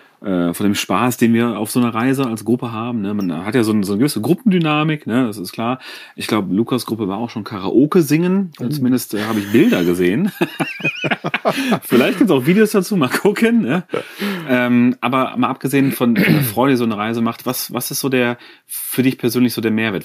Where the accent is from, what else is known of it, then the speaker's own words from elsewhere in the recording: Aachen, North Rhine-Westphalia, Germany; Und dann habe ich mein Praktikum in meiner Heimatstadt Aachen gemacht